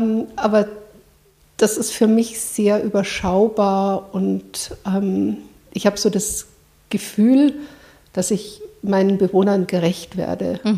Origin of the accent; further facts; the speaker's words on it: Munich, Bavaria, Germany; dann bin auch eine Münchnerin, muss ich vielleicht noch dazu sagen